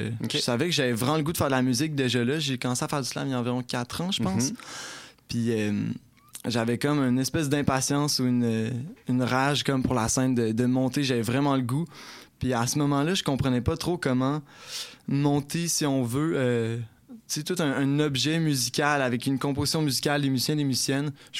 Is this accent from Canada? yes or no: yes; Quebec City, Quebec, Canada; Je suis né à Québec. J'ai grandi dans Sainte-Foy, pas tant loin de l'Uni. Mm-hmm. Mais là, ça fait 4 ans maintenant que j'habite le quartier Saint-Jean-Baptiste.